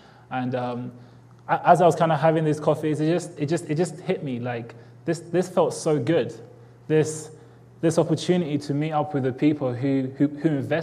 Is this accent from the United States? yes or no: no; England, United Kingdom; So my accent might be a little bit extra strong today, but I'll try to kind of numb it down for you guys to understand me. I'm from England.